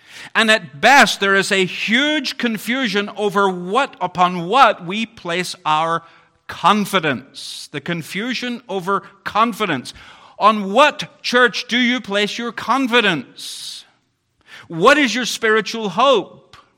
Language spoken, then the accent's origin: English; Bangor, Northern Ireland, United Kingdom; I grew up in Bangor, Northern Ireland.